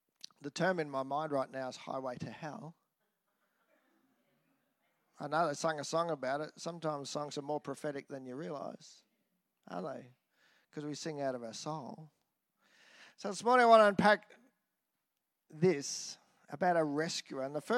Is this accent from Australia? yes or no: yes; Queensland, Australia; I grew up on the Sunshine Coast in the surf, so I'm quite comfortable, probably not these days, so comfortable in a rip.